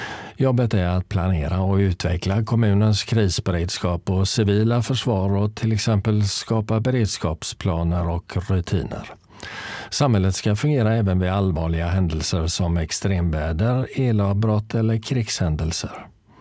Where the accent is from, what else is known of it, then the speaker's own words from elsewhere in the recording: Norrtälje, Stockholm County, Sweden; now in Vaxholm, Sweden; Jag kommer från början från Norrtälje och trivs jättebra i Vaxholm.